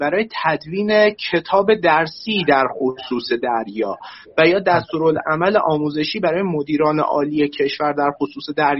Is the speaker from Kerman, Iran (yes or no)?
yes; Rafsanjan, Kerman, Iran; از رفسنجان در خدمت